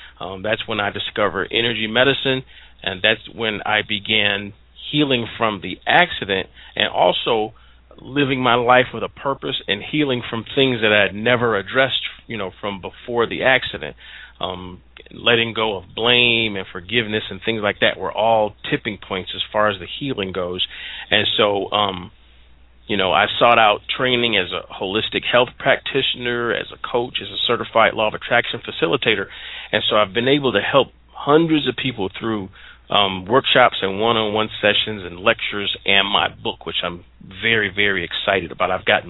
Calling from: Ann Arbor, Michigan, United States; I am calling from my home just outside of Ann Arbor, Michigan

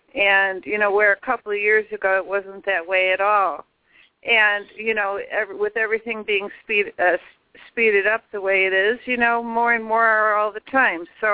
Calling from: Illinois, United States; I'm calling from Illinois.

